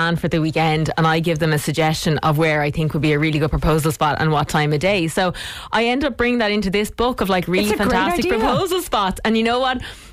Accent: Munster, Ireland; Okay, I'm from Munster. And I'm going to go with Cum Chinon because, look, that was in book one. I grew up maybe like 20 minutes from it.

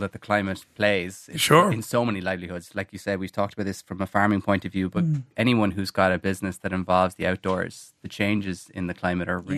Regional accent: Cork, Munster, Ireland; So I grew up in Cork. I worked in the old Head of Kinsale. It was my summer job.

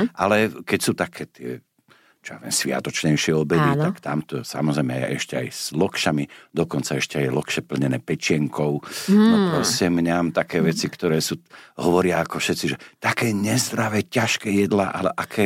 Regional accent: Bratislava, Bratislava Region, Slovakia; tak to už samozrejme ako Bratislavčan rodený

